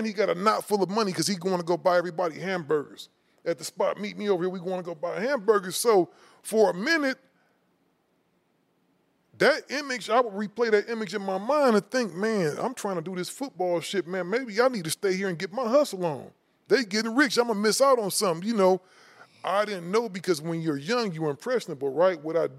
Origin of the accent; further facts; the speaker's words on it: Cleveland, Ohio, United States; You remember, you know, growing up in Cleveland, before I left, I saw crack starting to come in, right?